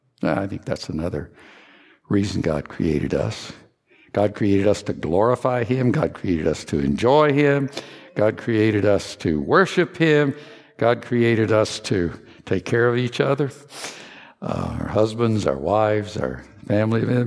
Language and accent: English; Kentucky, United States; I told you this morning that I grew up in Kentucky, and in Kentucky, when people, southeastern Kentucky in the hills, the traditional architectural styles of Kentucky homes is different than in some other parts of the country.